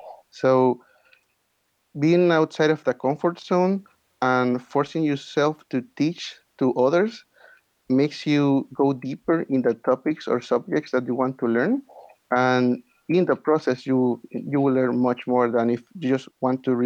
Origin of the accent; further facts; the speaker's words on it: Managua, Nicaragua; I am from Managua, the capital of Nicaragua, and we get temperatures of about 85 degrees Fahrenheit all year round.